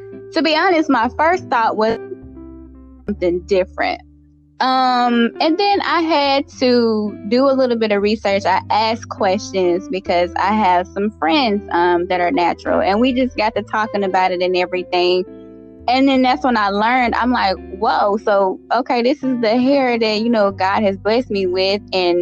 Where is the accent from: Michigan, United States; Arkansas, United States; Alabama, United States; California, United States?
Arkansas, United States; Malvern; Well, yes, I am originally from Malvern, Arkansas, small little country town, population of about 10,000 people, but yes, I'm a little country girl at heart.